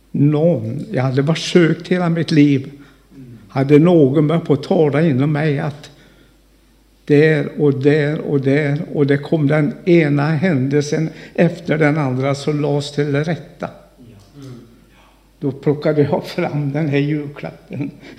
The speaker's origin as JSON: {"language": "Swedish", "town": "Trollhättan", "region": "Västra Götaland County", "country": "Sweden", "tie": "born or raised there", "said": "jag åkte hem till min gamla stad som jag kom ifrån, Trollhättan."}